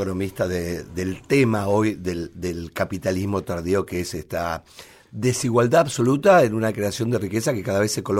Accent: Buenos Aires Province, Argentina; Que soy un chico del conurbano, que en su momento se llamaba Gran Buenos Aires

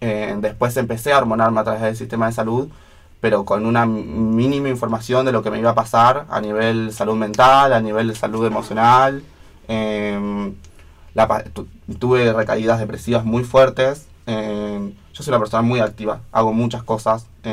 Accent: Bahía Blanca, Buenos Aires Province, Argentina; now in El Bolsón, Argentina; Yo vine al Bolsón, yo soy de Bahía Blanca, yo vine al Bolsón como a encontrarme desde la soledad en mi transición

